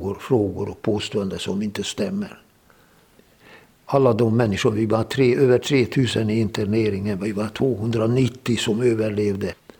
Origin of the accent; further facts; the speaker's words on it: Northern Hungary, Hungary; Swedish is a second language; moved away as an adult; now in Sweden; åkte tillbaka till min hemstad i norra Ungern.